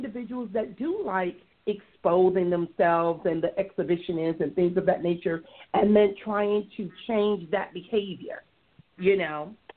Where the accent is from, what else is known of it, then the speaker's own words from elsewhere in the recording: Compton, California, United States; I had the opportunity to interact or engage with individuals and growing up in Compton, too.